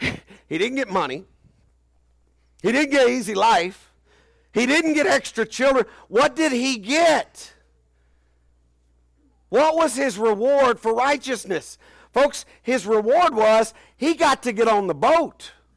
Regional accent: United States; And because we're American Christians, and I can say this because I do my work all over the world, because we're Americans

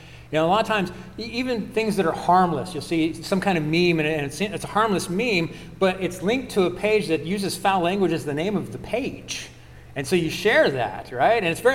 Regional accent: Ohio, United States; because I'm from Ohio, we call it pop, right?

